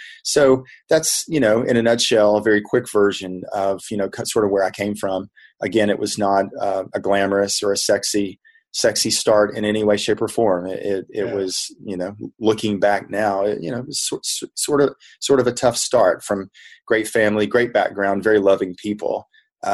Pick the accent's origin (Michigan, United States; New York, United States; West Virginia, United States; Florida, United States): West Virginia, United States; I was born and raised in West Virginia. My dad was a coal miner. So I am from, Appalachia.